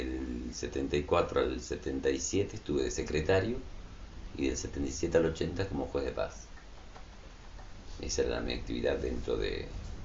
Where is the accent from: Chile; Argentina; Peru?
Argentina; Piedrabuena, Santa Cruz; also born or lived in Buenos Aires; No, a Piedrabuena en esa época. En el 57 recién vinimos a Tres Lagos. Pero toda mi familia, mis abuelos, todos eran, o sea, mis abuelos inmigrantes